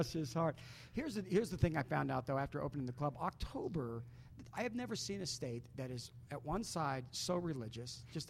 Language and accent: English; Charleston, South Carolina, United States; moved away; But I'm not from here either. I'm mm-hmm. from South Carolina. I was raised in Charleston, and I remember that when I came to Utah